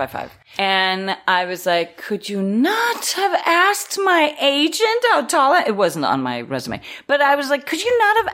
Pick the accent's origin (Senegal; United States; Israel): Israel; English is a second language; moved away; As I mentioned, I came here from Israel, so I knew Danish and Hebrew. Didn't know much English, which is not known to many because my accent is so good.